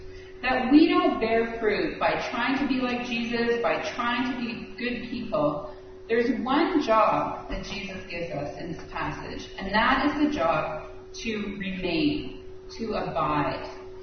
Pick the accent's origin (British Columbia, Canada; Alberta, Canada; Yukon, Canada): British Columbia, Canada; I grew up in the Okanagan, and we had a small orchard in our backyard, a small apple orchard.